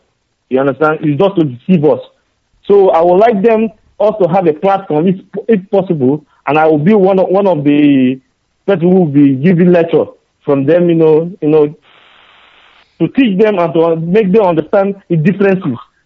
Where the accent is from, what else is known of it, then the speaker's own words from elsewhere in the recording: Enugu State, Nigeria; English is a second language; now in Russia; from Enugu State. I'm calling in Russian Federation.